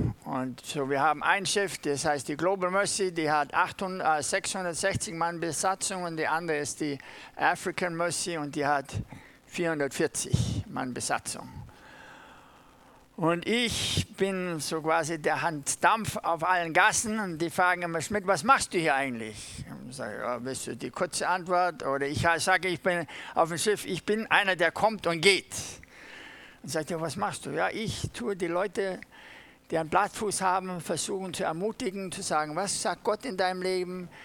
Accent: Germany; ich bin Deutscher, auch wenn manche sagen, dein Deutsch ist ein bisschen kauderwellisch

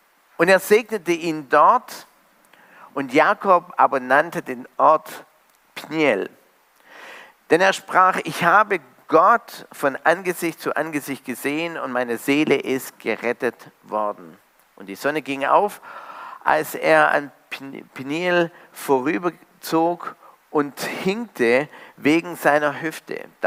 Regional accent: Canada; Und ich komme ja ursprünglich aus Kanada rüber.

